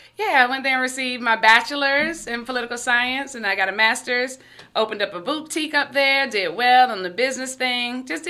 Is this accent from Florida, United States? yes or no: yes; Pine Hills, Florida, United States; I am from the district. I grew up in the district. I grew up in Pine Hills, to be exact.